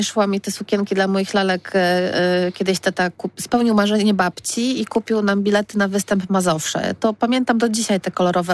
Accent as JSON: {"language": "Polish", "town": "Poznań", "region": "Greater Poland Voivodeship", "country": "Poland", "said": "ja jestem z Poznania, jestem poznanianką, ten Poznań jest dla mnie, moi rodzice nie są poznaniakami, nigdy by tak o sobie nie powiedzieli. Oni są jakby ludność napływowa, typowo na studia i tak potem zostali."}